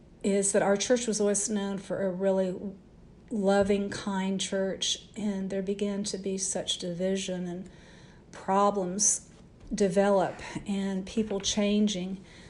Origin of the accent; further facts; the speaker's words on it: Kansas, United States; I've been around tornadoes growing up in Kansas